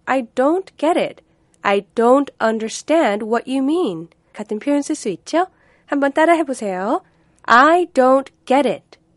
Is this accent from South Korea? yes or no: no; United States; 전 사실 미국에서 자라서 추석날 네. 뭐 하는지 잘 몰라요.